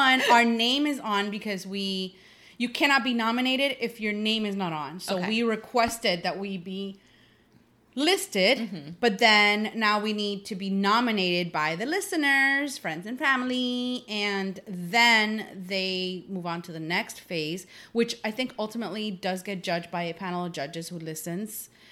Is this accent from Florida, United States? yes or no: yes; Florida, United States; Plus, we're from South Florida and we need some recognition, damn it.